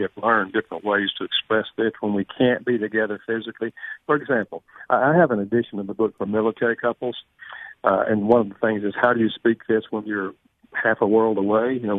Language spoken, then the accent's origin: English; North Carolina, United States; North Carolina.